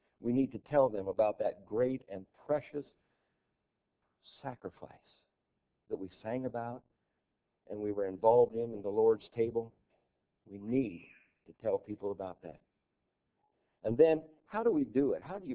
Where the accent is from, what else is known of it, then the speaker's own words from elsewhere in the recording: United States; I'm an American and I know how to fly the flag.